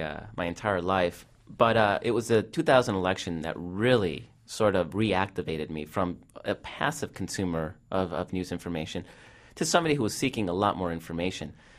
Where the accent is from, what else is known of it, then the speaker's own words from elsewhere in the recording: El Salvador; Well, I mean, it helps that when you're an immigrant, and I was from El Salvador